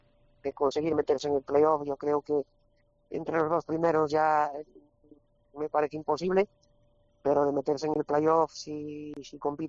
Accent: Santa Comba, Galicia, Spain; born there; por Lugo, estoy por Lugo, por Santa Comba, por mi pueblo natal, pues por aquí, con mi familia, con mi gente

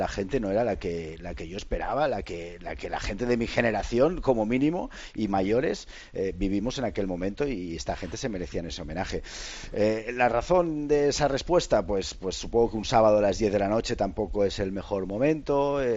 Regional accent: Catalonia, Spain; que los catalanes, cuando salimos de Cataluña y nos vamos a cualquier ciudad del resto de España, lo estamos viviendo en el día a día.

